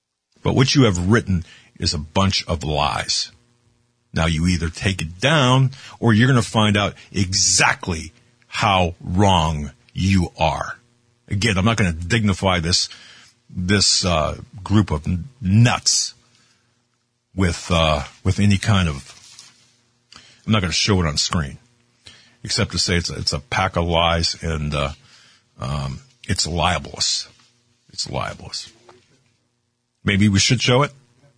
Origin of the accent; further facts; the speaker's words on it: Pennsylvania, United States; He's from my home state of Pennsylvania.